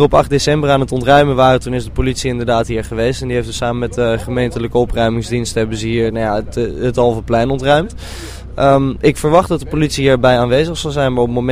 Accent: Amsterdam, North Holland, Netherlands; Ik kom zelf uit Amsterdam

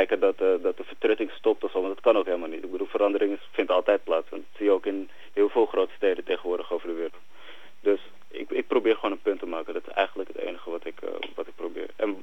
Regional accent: Amsterdam, North Holland, Netherlands; Nou ja, ik kom zelf uit Amsterdam. Ik ben nu opgegroeid.

